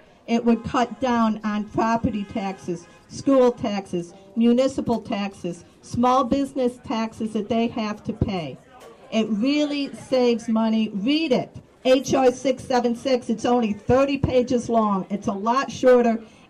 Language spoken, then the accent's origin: English; Cairo, New York, United States; I'm from Cairo, New York, spelled Cairo.